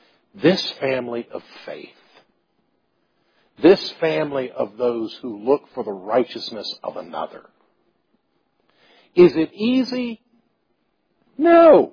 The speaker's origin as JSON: {"language": "English", "country": "United States", "said": "Because we're American."}